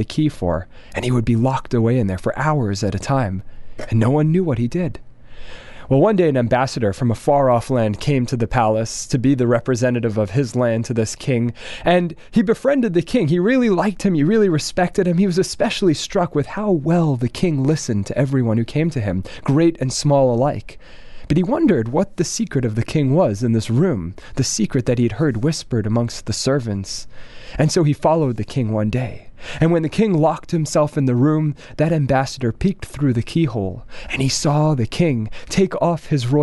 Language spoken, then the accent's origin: English; Dallas, Texas, United States; I grew up in Dallas at this Jewish school, Solomon Schechter